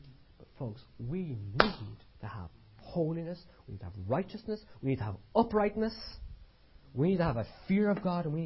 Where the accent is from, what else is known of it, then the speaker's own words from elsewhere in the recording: Ireland; Many of you know, I'm Irish, obviously.